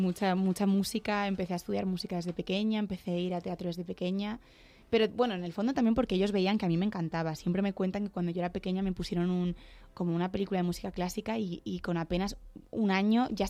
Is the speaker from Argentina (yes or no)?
no; Leganés, Community of Madrid, Spain; Y yo me quedo mucho con Madrid, soy muy madrileña.